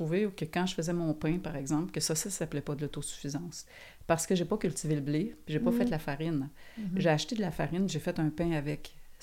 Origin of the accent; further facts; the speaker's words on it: Valleyfield, Quebec, Canada; also born or lived in Montreal; C'est un petit village dans l'ouest du Québec, près d'Orion-Vaudreuil, Valleyfield, coin-là, sud-ouest du Québec. Et donc, moi, je dis que je viens de là, mais tu sais, je suis née à Montréal, j'ai resté longtemps à Montréal